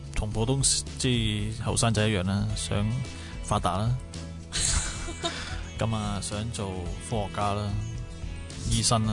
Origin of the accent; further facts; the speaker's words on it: India; 咁我系印度人嚟嘅。